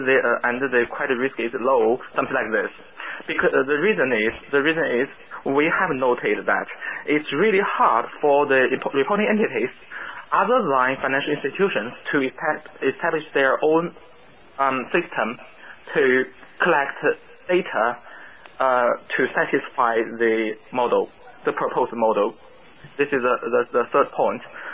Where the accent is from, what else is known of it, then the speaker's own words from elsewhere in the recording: China; English is a second language; We are from China.